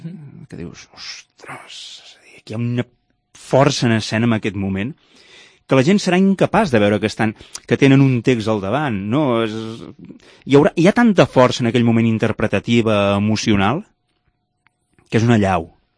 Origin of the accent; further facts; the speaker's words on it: Reus, Catalonia, Spain; com a reusenc, m'encantaria poder-ho compartir amb tots els reusencs